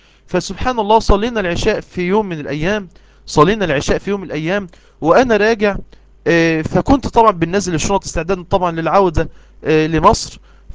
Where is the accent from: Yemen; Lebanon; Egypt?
Egypt; أنت منين؟ قلت له إحنا من مصر.